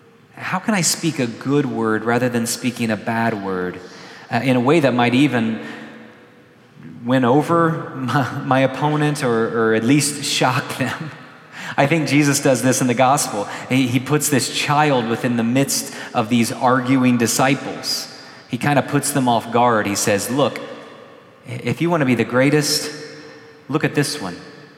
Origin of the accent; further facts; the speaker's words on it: the South, United States; We even had a phrase growing up in the South, maybe you've heard this